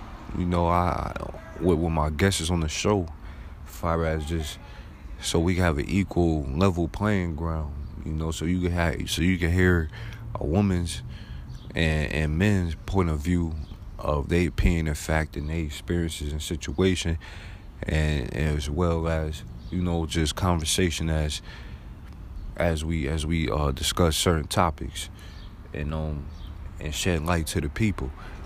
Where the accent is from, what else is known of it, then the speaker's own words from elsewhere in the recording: Buffalo, New York, United States; But I'm a young man. I'm 30 years old. I'm from Buffalo, New York. I'm a laid back, outgoing guy.